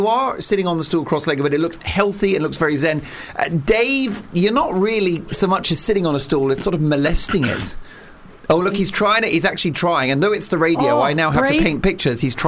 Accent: United Kingdom; That is our nature as British people.

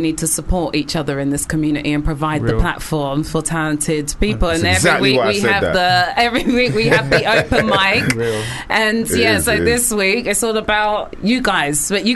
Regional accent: England, United Kingdom; because we are still English.

